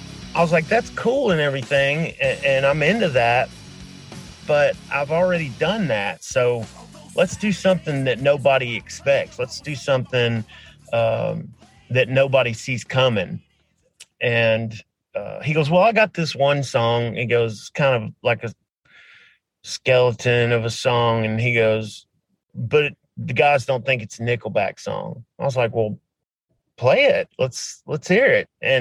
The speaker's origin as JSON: {"language": "English", "town": "Memphis", "region": "Tennessee", "country": "United States", "said": "I'm from Memphis, Tennessee. So I'm from the, you know, Nashville school of, you know, country duets"}